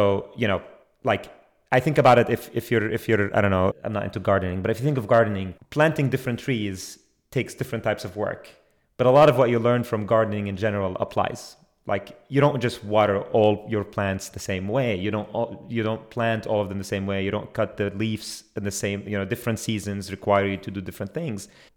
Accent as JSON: {"language": "English", "country": "Palestine", "said": "I'm originally from Palestine, so I started reporting on news stories there."}